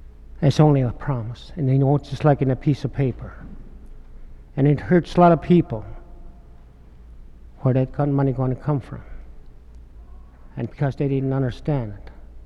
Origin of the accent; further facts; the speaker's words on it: St. Michael, Alaska, United States; I'm from St. Michael.